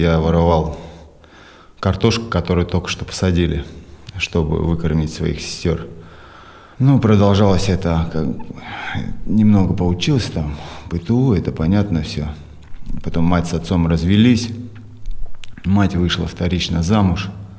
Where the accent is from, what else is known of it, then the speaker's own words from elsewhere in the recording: Biysk, Altai Krai, Russia; Родился в Алтайском крае, город Бийск такой, небольшой город.